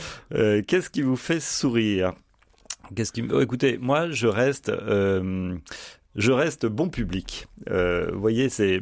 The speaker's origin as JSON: {"language": "French", "town": "Paris", "region": "Île-de-France", "country": "France", "said": "je continue à penser que je suis parisien. Voilà, c'est ma racine familiale, c'est là où réside la plupart de ma famille."}